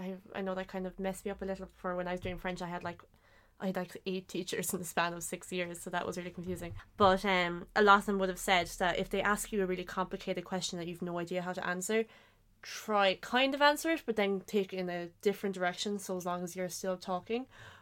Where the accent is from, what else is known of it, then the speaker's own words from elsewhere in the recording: Cork, Munster, Ireland; And we're from Cork, but we holiday back in Dingle.